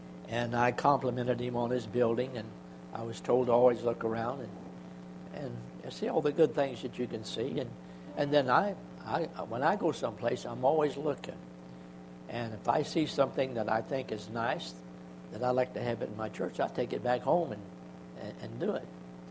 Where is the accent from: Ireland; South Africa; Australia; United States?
Ireland; And, of course, I'm Irish, and you know what goes with that.